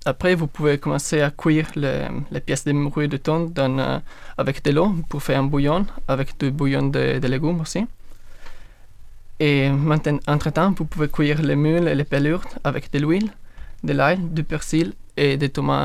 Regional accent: Veneto, Italy; French is a second language; now in France; je viens de l'Italie. Je suis étudiant étranger ici à l'ENS

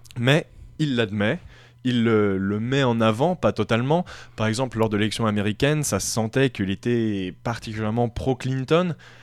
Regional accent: France; Bien sûr, en tant que Français, on pourrait se dire

